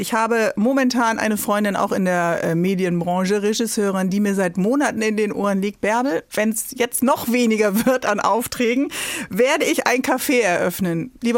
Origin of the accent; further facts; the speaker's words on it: Bremen, Germany; born there; Ich komme ja gebürtig aus Bremen